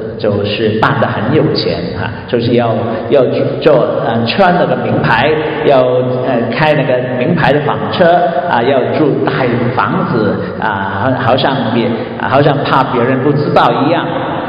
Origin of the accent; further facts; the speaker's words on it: China; 这个就是在我们中国人，这是很难理解的哈